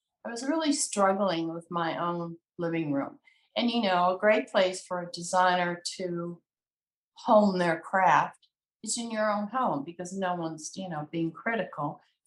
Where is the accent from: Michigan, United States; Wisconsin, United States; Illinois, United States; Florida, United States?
Illinois, United States; Chicago; Well, I was born and raised in Chicago. I am so happily a Midwesterner. I just am a Midwesterner.